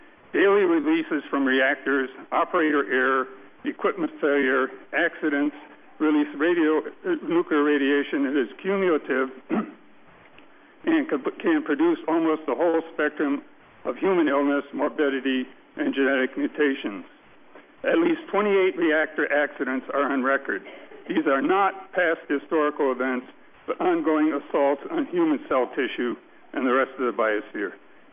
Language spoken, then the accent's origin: English; Michigan, United States; I'm from St. Clair Terrace, Michigan